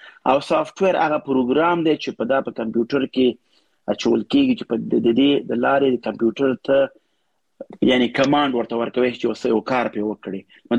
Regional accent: Pakistan; moved away as an adult; also born or lived in Kabul, Afghanistan; now in England, United Kingdom; زه خپل مخ اصلا د کونړ یو مګرم زه بیا په کابل کې زیږیدل یم. بیا د ستالور کال په عمر کې موږ راغلو پاکستان ته. بیا پاکستان کې تقریبا 30 کال کم وخت مول ته خپل تیر کو. بیا غنور سره راغلم انګلستان ته.

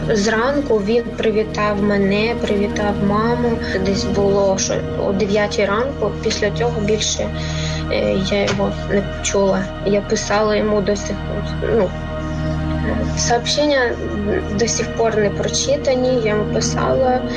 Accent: Markivka, Luhansk Oblast, Ukraine; Ми з однієї області і ми навіть з одного селища. Ми родом з Луганської області, село міського типу Марківка.

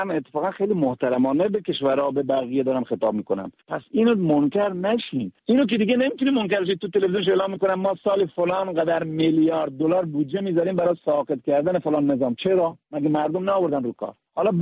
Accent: Iran; من به عنوان یک ایرانی

